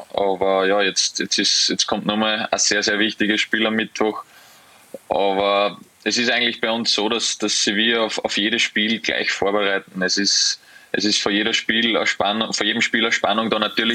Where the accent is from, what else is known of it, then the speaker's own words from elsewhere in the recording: Austria; vor allem bei uns in Österreich sind sie jetzt, glaube ich, ein bisschen, wie soll ich sagen, unter Druck